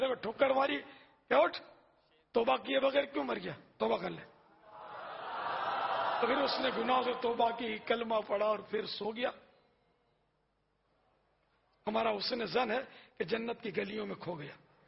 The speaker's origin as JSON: {"language": "Hindi", "town": "Kutiyana", "region": "Gujarat", "country": "India", "tie": "born or raised there", "said": "हमारे गांव का वाक्य है, कुतियाना याबाई गांव था हमारा, जिसका स्टेशन भी नहीं था, बहुत गैर मरूफ है, काठियावाड़ जिला"}